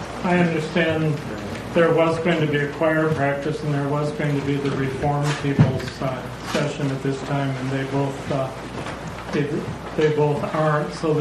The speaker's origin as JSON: {"language": "English", "town": "Whidbey Island", "region": "Washington", "country": "United States", "said": "from Whidbey Island, and one of the five presenters in our living liturgy"}